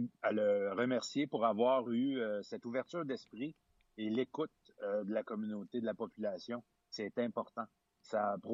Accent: Trois-Rivières, Quebec, Canada; moi, je suis natif de la ville de Trois-Rivières. Ma mère, elle est présentement à Trois-Rivières dans un CHSLD.

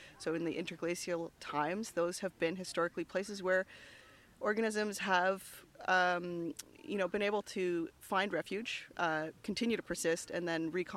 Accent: Hudson, Quebec, Canada; now in Rigaud, Canada; she was working in Hudson, which is really my hometown, my stomping ground. And although I don't live there right now, I live in Rigo, I still have tons of family

